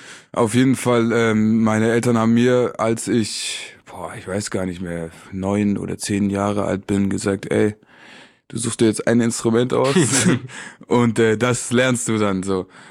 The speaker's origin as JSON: {"language": "German", "region": "Baden-Württemberg", "country": "Germany", "tie": "born or raised there", "moved": "as an adult", "lives_now": "Hamburg, Germany", "said": "Also ich bin im Süden aufgewachsen, in Freiburg, beziehungsweise in einer kleinen Stadt nebendran."}